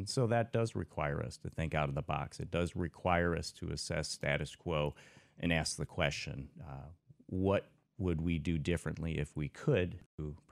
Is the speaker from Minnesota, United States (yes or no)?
no; Iowa, United States; also born or lived in Arizona / Michigan / Illinois; Well, born and raised in Iowa, as you said, and I've had the opportunity to work in Arizona and Michigan.